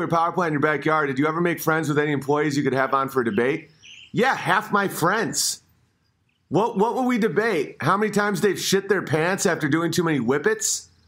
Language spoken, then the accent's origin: English; Oswego, New York, United States; My hometown of Oswego, New York, had three nuclear power plants